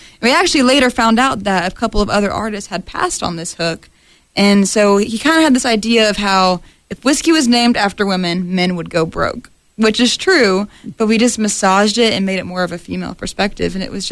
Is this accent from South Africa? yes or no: no; Edna, Texas, United States; I'm from Edna, Texas, about 2 hours south of Houston, way south.